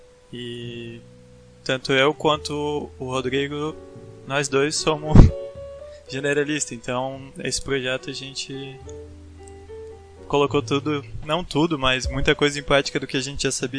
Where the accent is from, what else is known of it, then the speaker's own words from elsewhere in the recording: Blumenau, Santa Catarina, Brazil; De Blumenau, Santa Catarina.